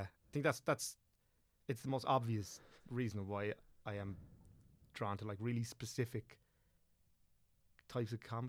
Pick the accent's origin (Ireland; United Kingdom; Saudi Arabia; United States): Ireland; Rathdrum, County Wicklow; South East Wicklow, so like Rathdrum was where I grew up, and like went to school, primary school in Avoca and secondary school in Arklow